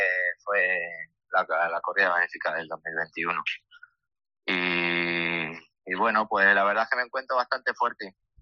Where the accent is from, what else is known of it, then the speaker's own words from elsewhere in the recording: Tomelloso, Castilla-La Mancha, Spain; una de las corridas fuertes de este año pues es la de mi tierra, de torear en Tomelloso